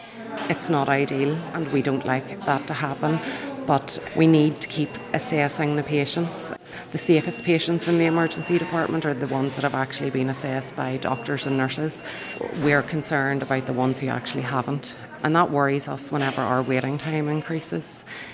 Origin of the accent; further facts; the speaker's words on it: Northern Ireland, United Kingdom; growing up in Northern Ireland, probably to do with the security risk, watching your dad check under your car every day.